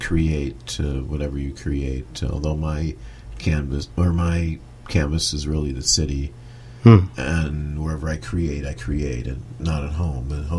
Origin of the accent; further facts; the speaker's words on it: Park Forest, Illinois, United States; also born or lived in Chicago Heights / Flossmoor; I grew up in Park Forest myself, and south suburbs, and Chicago Heights, around Chicago Heights, and a home at Flossmoor, which is really south.